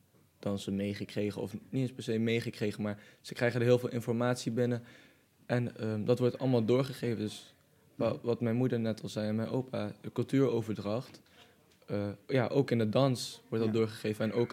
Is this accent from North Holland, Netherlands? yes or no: no; Cuijk, North Brabant, Netherlands; also born or lived in Boxmeer; Ik ben 15 jaar oud, geboren in Boksmeer en ik ben opgegroeid in Kuik. Ik ben de zoon van … de roots uit Tanimba. En … roots uit Dammar.